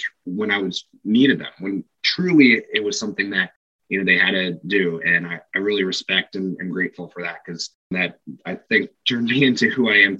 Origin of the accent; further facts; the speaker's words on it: Reading, Pennsylvania, United States; But, you know, I grew up in the Reading area, grew up skiing Camelback.